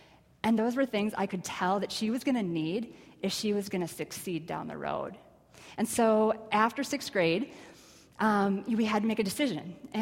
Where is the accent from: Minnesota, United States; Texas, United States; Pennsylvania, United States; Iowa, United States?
Minnesota, United States; Elbow Lake; I grew up in Elbow Lake, Minnesota